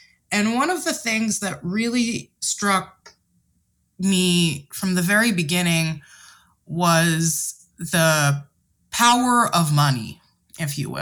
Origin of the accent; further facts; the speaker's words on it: New York City, New York, United States; not everyone in every geography had access to the same quality of life that we did growing up in New York City.